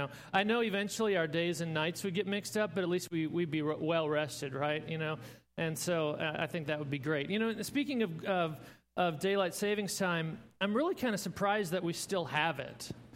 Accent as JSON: {"language": "English", "region": "Minnesota", "country": "United States", "tie": "born or raised there", "said": "I figured that since I grew up in Minnesota, I could probably just knew how to play naturally"}